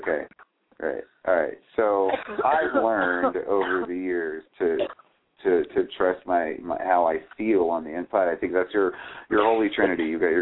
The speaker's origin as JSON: {"language": "English", "region": "Oregon", "country": "United States", "tie": "born or raised there", "also_born_or_lived": "Seattle, United States", "said": "I was born in Seattle. I spent a lot of my time growing up in the rainforests of Oregon, and I love the rain, and it draws me outside."}